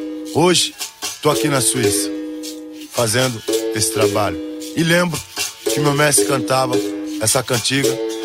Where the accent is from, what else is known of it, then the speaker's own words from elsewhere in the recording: Taquaritinga, São Paulo, Brazil; born there; Nasci em Taquaritinga, cidade de São Paulo.